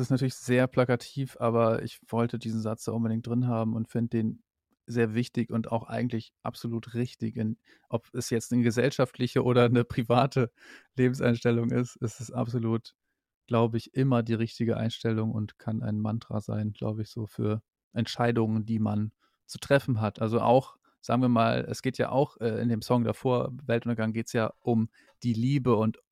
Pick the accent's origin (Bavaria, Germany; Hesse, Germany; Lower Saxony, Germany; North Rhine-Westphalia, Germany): Lower Saxony, Germany; now in Berlin, Germany; aber ich komme ja aus Ostfriesland, aus Niedersachsen.